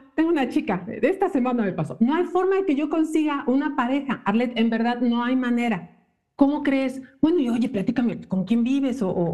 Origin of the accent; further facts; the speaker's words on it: Mexico City, Mexico; born there; No, nací en Ciudad de México, pero yo me siento zacatecana.